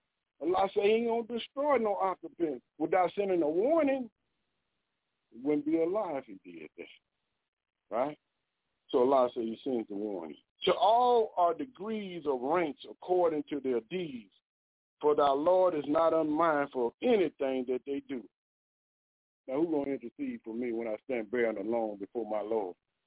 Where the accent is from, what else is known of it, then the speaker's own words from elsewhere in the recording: Mississippi, United States; moved away as an adult; I'm from Mississippi. I ain't never heard nothing about Juneteenth.